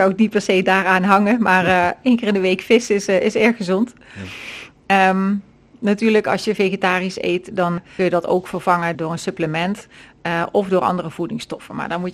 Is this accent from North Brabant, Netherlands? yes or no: yes; Cuijk, North Brabant, Netherlands; Ik kom uit Kuik.